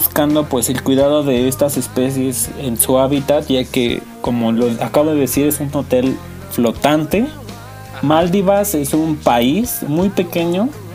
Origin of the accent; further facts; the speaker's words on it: Mexico City, Mexico; Yo soy chilango. Chilango, mira, barrio pesado.